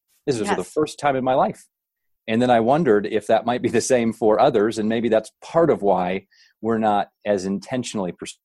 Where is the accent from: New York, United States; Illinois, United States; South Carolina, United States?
Illinois, United States; Chicago; also born or lived in Ohio / California / St. Louis; now in Indianapolis, United States; Most of my life's been spent in different Midwest suburbs. So born in Ohio, moved to Chicago area when I was younger, spent a little bit of time in California and then St. Louis suburbs and back to Chicago area. So now I'm Indianapolis.